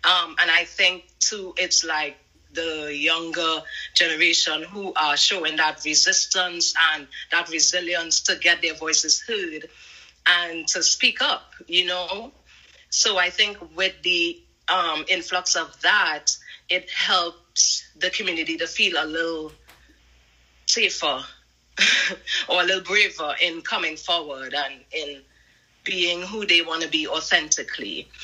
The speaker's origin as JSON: {"language": "English", "country": "Trinidad & Tobago", "tie": "born or raised there", "said": "Growing up in Trinidad, I lived with my mom and my brother."}